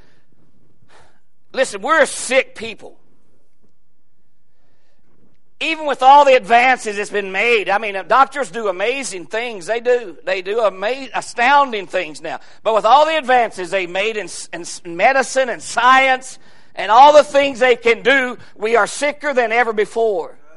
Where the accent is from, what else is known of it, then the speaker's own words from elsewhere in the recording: West Virginia, United States; Mark lives in the city compared to where I was raised in McDowell County. Isn't that right, brother? Down in McDowell County, West Virginia